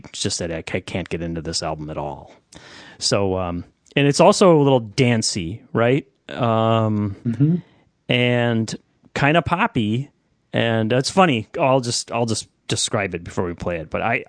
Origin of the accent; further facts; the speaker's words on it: Madison, Wisconsin, United States; I was telling him about how we're from Madison